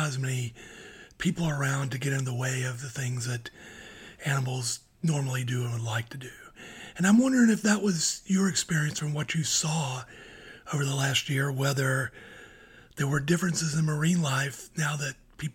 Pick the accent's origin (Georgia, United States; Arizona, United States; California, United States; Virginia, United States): Georgia, United States; Brunswick; He's based in my hometown of Brunswick, Georgia.